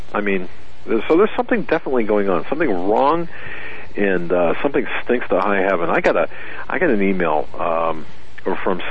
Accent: Pennsylvania, United States; I've gotten reports from Michigan, Pennsylvania, my home state, New York, upstate New York, Maine, Rhode Island, Arkansas.

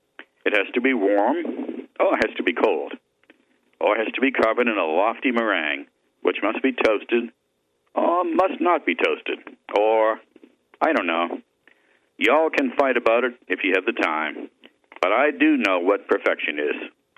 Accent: Hamilton, Massachusetts, United States; As a boy growing up in Hamilton, Massachusetts, history was all around me.

